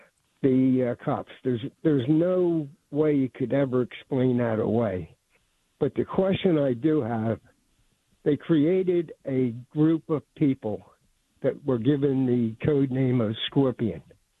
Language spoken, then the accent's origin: English; Philadelphia, Pennsylvania, United States; I'm 80 years old. I grew up in Philadelphia.